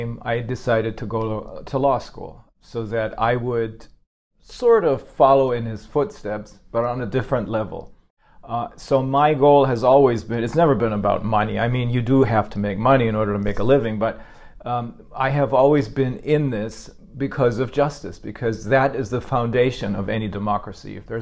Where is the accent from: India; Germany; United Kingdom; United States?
Germany; Bremen; Bremen is my hometown in Germany